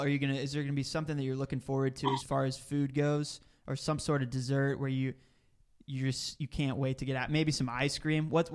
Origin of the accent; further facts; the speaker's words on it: Dallas, Texas, United States; I grew up in Dallas, so I'm a huge Dallas Mavericks fan.